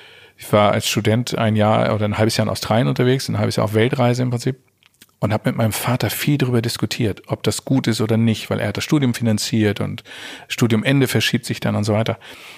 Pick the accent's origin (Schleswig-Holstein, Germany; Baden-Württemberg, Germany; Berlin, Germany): Schleswig-Holstein, Germany; Eckernförde; also born or lived in Stade; dass ich in Stade geboren und in Eckernförde aufgewachsen bin. Also ich bin norddeutsch, nordisch.